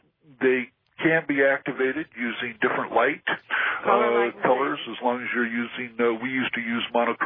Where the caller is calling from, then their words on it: Bozeman, Montana, United States; Good evening, George. … I'm calling from Bozeman, Montana.